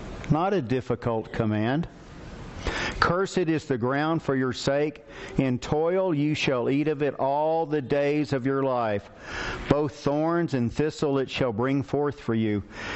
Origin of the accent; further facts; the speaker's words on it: Texarkana, United States; Loretta and I grew up in Texarkana.